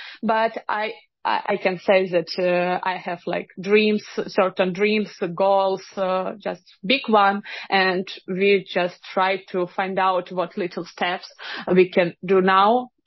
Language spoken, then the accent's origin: English; Eastern Ukraine, Ukraine; English is a second language; moved away; I'm from Eastern Ukraine, it was 10 years ago, a very dangerous part of Ukraine, and still even more dangerous for now.